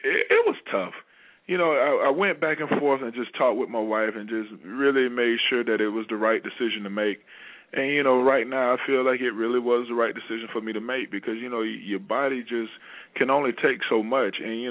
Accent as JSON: {"language": "English", "region": "Florida", "country": "United States", "said": "You know, even though I'm originally from Florida, you know, I consider myself a tri-state area, you know, resident."}